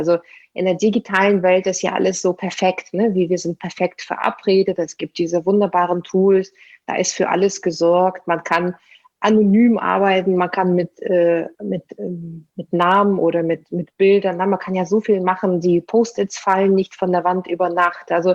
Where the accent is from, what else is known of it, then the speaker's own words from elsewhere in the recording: Russia; German is a second language; Ich bin ja als Russin wirklich in der deutschen Sprache so glücklich manchmal